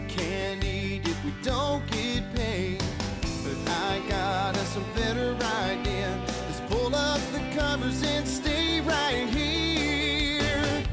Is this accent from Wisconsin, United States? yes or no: yes; Wisconsin, United States; This happens in almost every community in Wisconsin. I think of, there's a car dealership near my hometown